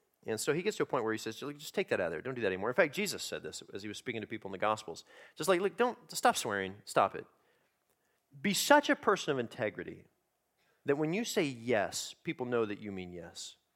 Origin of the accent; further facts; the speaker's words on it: United States; I'm an American who likes happy endings